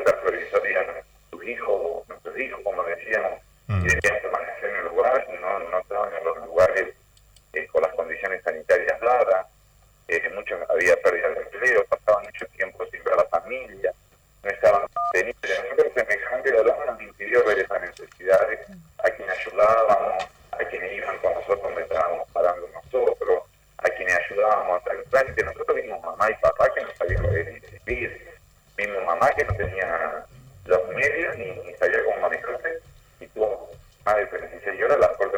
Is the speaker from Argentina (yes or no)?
yes; Gualeguaychú, Entre Ríos, Argentina; somos de Gualeguaychú, en Gualeguaychú somos conocidos, una familia conocida